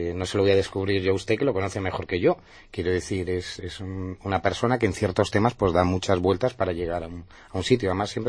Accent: Asturias, Spain; moved away as an adult; yo soy asturiano, he venido aquí hace 4 años y medio

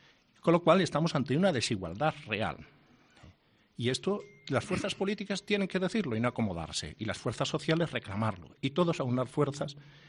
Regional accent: Extremadura, Spain; O el tren, yo soy de Extremadura

